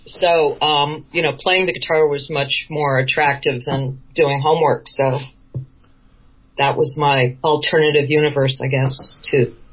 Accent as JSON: {"language": "English", "town": "New York City", "region": "New York", "country": "United States", "tie": "born there", "also_born_or_lived": "Boston / Minnesota", "moved": "yes", "said": "We were living outside of Boston at that point. I was born in New York City, but because of Dad's work, we went to Boston and we went to Minnesota for about 7 years."}